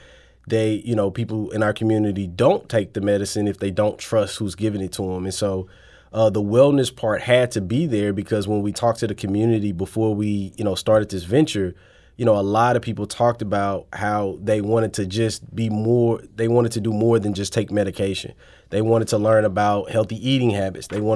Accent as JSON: {"language": "English", "town": "St. Louis", "region": "Missouri", "country": "United States", "tie": "born or raised there", "said": "this might be something that my hometown of St. Louis could benefit from."}